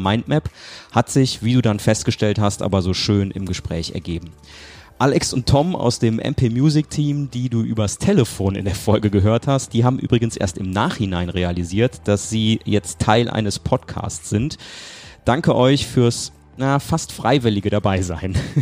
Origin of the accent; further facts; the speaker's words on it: Brühl, North Rhine-Westphalia, Germany; aus meiner Heimatstadt Brühl.